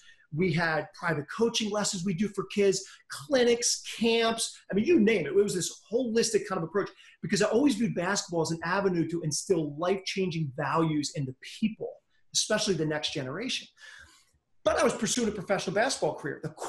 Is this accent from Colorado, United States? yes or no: no; Pennsylvania, United States; I'm from Pennsylvania in the greater Philadelphia area.